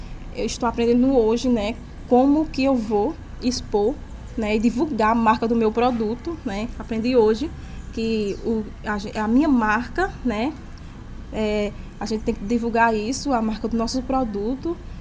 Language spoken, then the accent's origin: Portuguese; Mirandiba, Pernambuco, Brazil; sou lá de Mirandiba